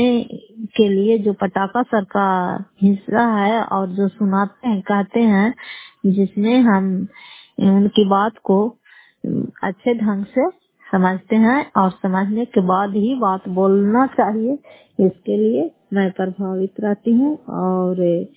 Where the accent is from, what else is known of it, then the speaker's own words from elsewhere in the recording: Fatehpur, Bihar, India; घर फतेहपुर पंचायत मतौता जिला नालंदा करापसा प्रखंड की निवासी हूँ